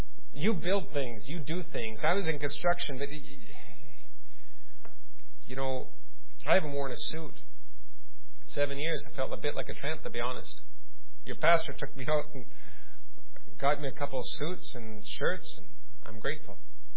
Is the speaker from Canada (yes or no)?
no; Russia; moved away; We came from Russia with $100 US and a credit card. It's been 7 years since we've been gone.